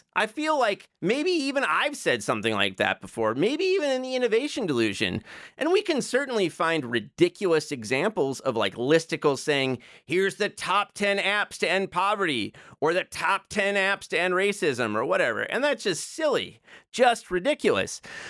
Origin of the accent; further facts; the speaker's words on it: Joliet, Illinois, United States; my hometown of Joliet, Illinois